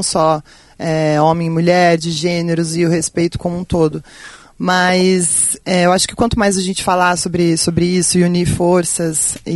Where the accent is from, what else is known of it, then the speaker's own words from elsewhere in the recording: São José dos Campos, São Paulo, Brazil; da minha cidade, eu sou de São José dos Campos.